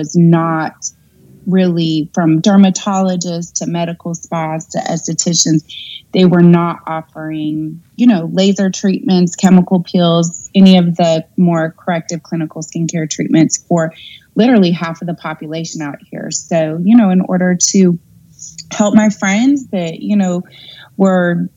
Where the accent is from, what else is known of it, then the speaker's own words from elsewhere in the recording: California, United States; now in Charlotte, United States; And growing up in California, which was a little bit more, you know, forward with the cosmetic industry, I was around estheticians, 25 years ago. And so then when I moved to Charlotte later